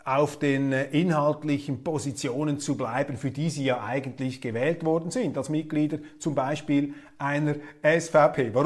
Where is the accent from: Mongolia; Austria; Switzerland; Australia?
Switzerland; Zurich; Da sind wir Zürcher Naivlinge.